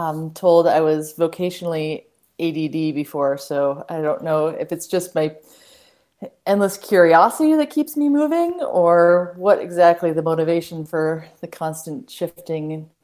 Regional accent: Boulder, Colorado, United States; Couldn't envision leaving the Rockies from growing up in Boulder, but just like so many people in the U.S., we get that itch to leave our hometown.

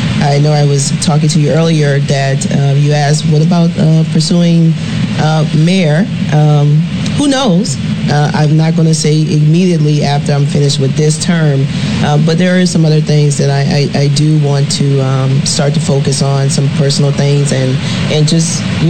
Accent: Louisiana, United States; I'm originally from Louisiana, and my family, no one had ever been an elected official

